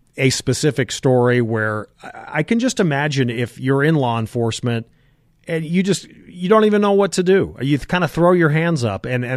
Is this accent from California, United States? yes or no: yes; California, United States; And in California, God knows what they're doing out there in my home state.